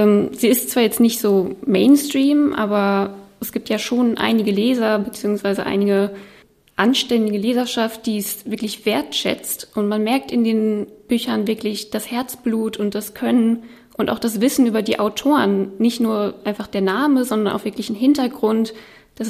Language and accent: German; Haltern am See, North Rhine-Westphalia, Germany; ich komme aus Haltern am See in Nordrhein-Westfalen.